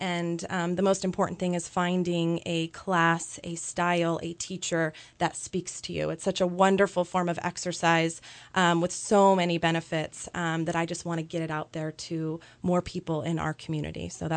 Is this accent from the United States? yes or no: yes; Reading, United States; I grew up in Reading. I'm a Reading native, and out of high school went down to UCLA to study dance